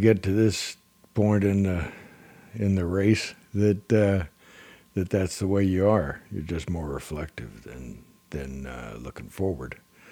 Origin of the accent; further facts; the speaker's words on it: Texas, United States; I love it. I've always been proud of being a Texan.